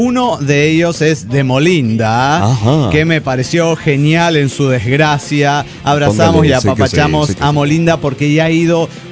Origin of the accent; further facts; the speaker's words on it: Guadalajara, Jalisco, Mexico; de Guadalajara, Jalisco, México.